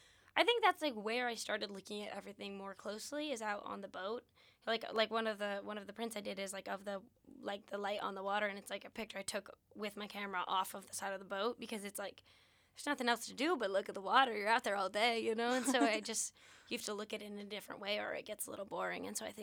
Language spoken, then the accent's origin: English; Homer, Alaska, United States; Oh, I'm from Homer